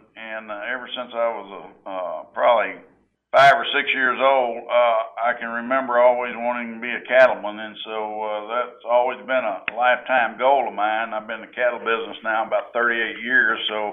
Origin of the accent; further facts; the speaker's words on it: Alvin, Texas, United States; also born or lived in Refugio; I was born born in Refugio and grew up in Alvin.